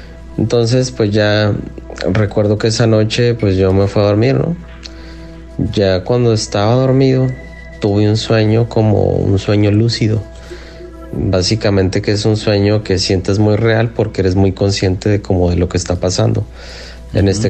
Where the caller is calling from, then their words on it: Tijuana, Baja California, Mexico; de Tijuana. Lo seguimos aquí desde ya hace un buen tiempo